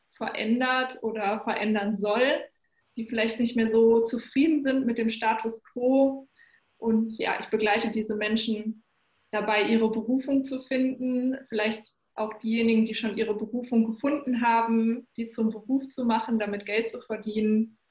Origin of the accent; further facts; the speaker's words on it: Essen, North Rhine-Westphalia, Germany; ich komme aus Essen, ich wohne hier mit meinem Freund und meiner kleinen Tochter